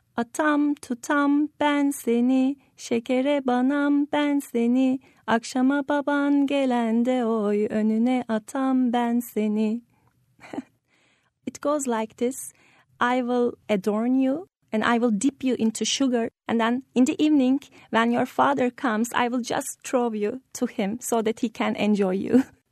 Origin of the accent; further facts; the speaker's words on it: Istanbul, Turkey; from Istanbul. I'm a tour guide and I have a 6-year-old son.